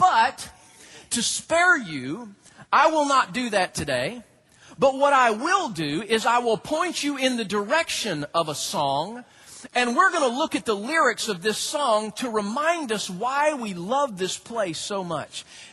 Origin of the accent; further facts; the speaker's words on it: Georgia, United States; They're expecting me to say Georgia. And, you know, I'm from Georgia, as everyone should be.